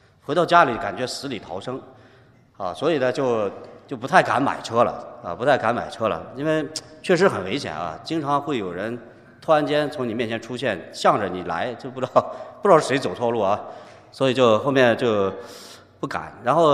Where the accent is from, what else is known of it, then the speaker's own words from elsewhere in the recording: Ningxia, China; also born or lived in Hunan / Ürümqi; 小时候因为在宁夏长大，我是湖南人，爸爸妈妈他们从湖南就去到宁夏这边，所以从小在那边长大，周围有很多回族的朋友，然后又有四年的时间呢是在乌鲁木齐